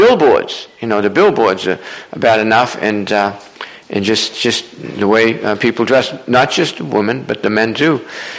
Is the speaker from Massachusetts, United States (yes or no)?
yes; Boston, Massachusetts, United States; or even where I grew up in Boston, well, the Puritans and the Mayflower Compact and Bradford and that.